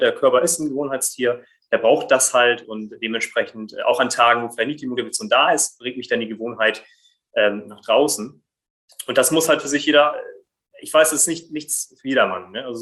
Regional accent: Brazil; German is a second language; so wie als Brasilianer, das ist ja so eine Religion in Brasilien, Fußball zu spielen

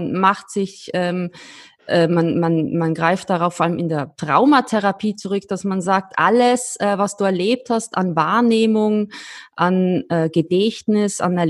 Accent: Austria; ich bin als vor allem als Österreicherin wahnsinnig stolz

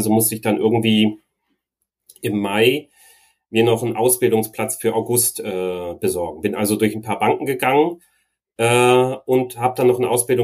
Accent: East Germany, Germany; Nee, ich komme aus Ostdeutschland.

